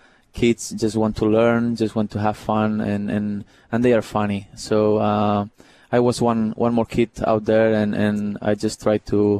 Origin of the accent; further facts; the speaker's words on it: Barcelona, Catalonia, Spain; Everyone in my family, we're from Barcelona.